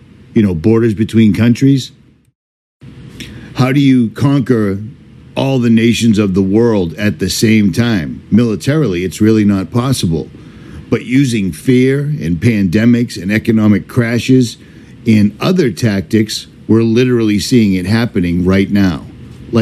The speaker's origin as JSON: {"language": "English", "country": "United States", "said": "As an American, as a white, straight, God-fearing man who is also a veteran, and comes from a long line of veterans."}